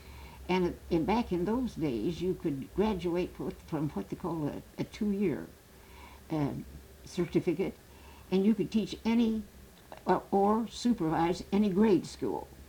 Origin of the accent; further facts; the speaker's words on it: Oquawka, Illinois, United States; I grew up in a little county seat town where we had a big courthouse with pillars, like here, in Illinois, located right on the banks of the Mississippi River, by the name of Oquaka.